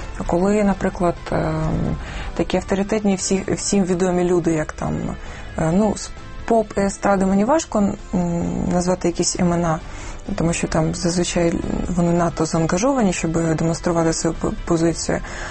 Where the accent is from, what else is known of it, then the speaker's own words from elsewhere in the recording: Kyiv, Ukraine; Як киянин, як громадянин